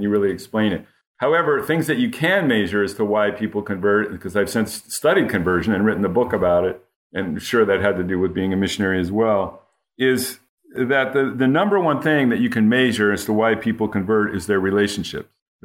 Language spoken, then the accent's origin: English; Fresno, California, United States; if I grew up in Fresno, California, I had no idea about things in Europe